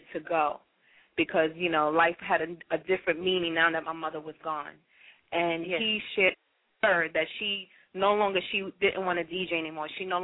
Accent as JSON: {"language": "English", "region": "New York", "country": "United States", "lives_now": "Atlanta, United States", "said": "We are from New York. I'm originally from New York. I moved to Atlanta in 06."}